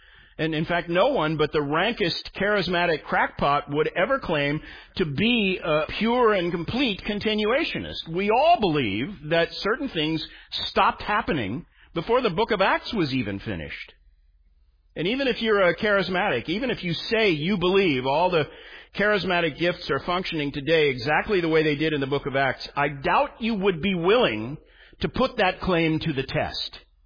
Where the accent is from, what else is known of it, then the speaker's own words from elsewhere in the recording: Tulsa, Oklahoma, United States; And I grew up in Tulsa, Oklahoma, and my best friend was the son of a famous charismatic faith healer.